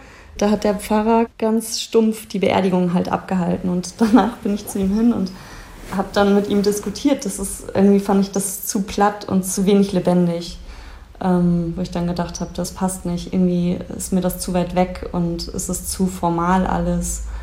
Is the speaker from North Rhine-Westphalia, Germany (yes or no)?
no; Lower Saxony, Germany; now in Regensburg, Germany; wo ich groß geworden bin und wie ich den Glauben kennengelernt habe. Und das war halt auch im Osnabrücker Land, war eigentlich jeder katholisch